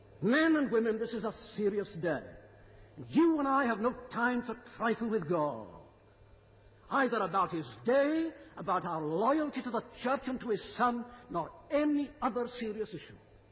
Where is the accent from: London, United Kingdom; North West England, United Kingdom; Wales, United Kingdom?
Wales, United Kingdom; now in Canada; That's the joy of being Welsh in Canada.